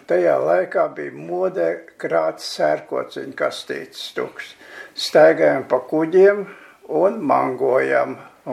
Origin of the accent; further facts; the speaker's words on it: Riga, Latvia; Esmu piedzimis Rīgā un citur neesmu dzīvojis. Dzimis esmu 18. novembrī